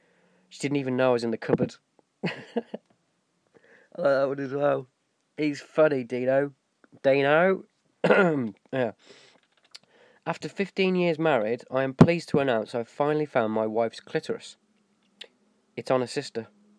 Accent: England, United Kingdom; of course I'm English.

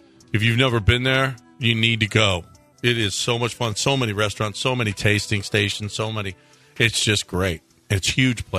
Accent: Chicago, Illinois, United States; Listen, I grew up in Chicago. Chicago's 2nd. I grew up in Chicago.

